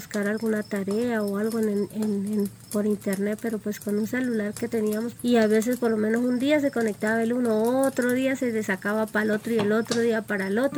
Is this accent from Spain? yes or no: no; La Plata, Huila, Colombia; Yo soy oriunda de La Plata, Huila.